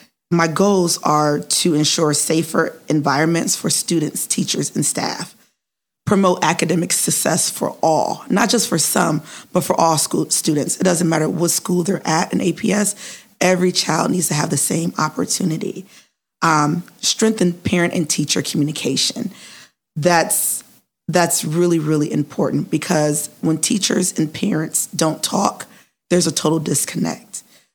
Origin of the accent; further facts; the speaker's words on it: Akron, Ohio, United States; thank you for having me here today. I was born and raised here in Akron, Ohio, graduated from Akron Public Schools.